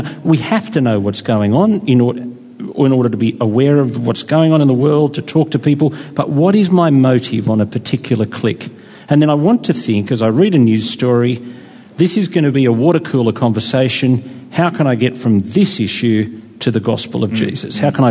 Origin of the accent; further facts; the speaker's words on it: New South Wales, Australia; I grew up 586 Pennant Hills Road. I have shot firecrackers over Pennant Hills Road on firecracker night and then almost got arrested.